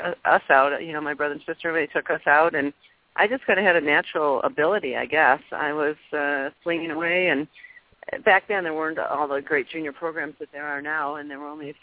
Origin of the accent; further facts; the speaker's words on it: Milwaukee, Wisconsin, United States; I was 7 years old, and I grew up in Milwaukee, Wisconsin, which, believe it or not, is where I am at this very moment.